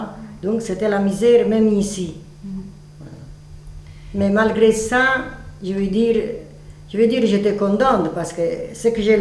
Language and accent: French; Italy; now in Belgium; Je venais d'arriver en Italie, d'Italie, oui.